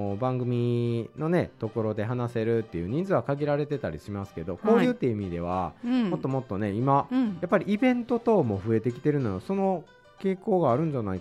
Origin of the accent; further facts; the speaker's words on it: Kikaijima, Kagoshima, Japan; まあ、鹿児島県の奄美大島の諸島の中の喜界島っていうところ出身なんですけれども